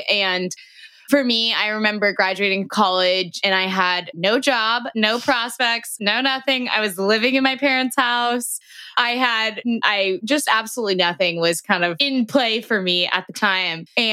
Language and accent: English; Atlanta, Georgia, United States; now in New York, United States; I'm originally from Atlanta. I moved to New York almost 6 years ago to start a career in television